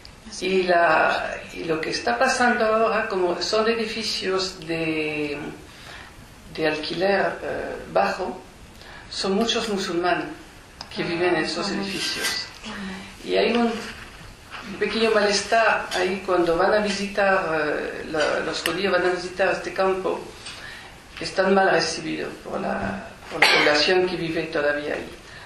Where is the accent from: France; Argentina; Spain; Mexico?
France; Yo te quería hablar de, como soy francesa